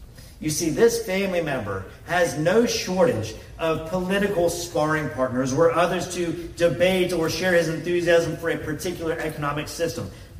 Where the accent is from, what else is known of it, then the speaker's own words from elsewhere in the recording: Texas, United States; I am a naturally born U.S. citizen. I'm grateful for that. And I'm a Texan